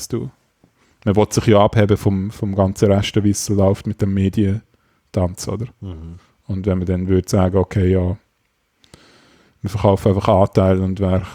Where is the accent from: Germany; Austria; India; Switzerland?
Switzerland; Das ist ein bisschen schwierig als Schweizer, weil eigentlich sind die nur nach Deutschland.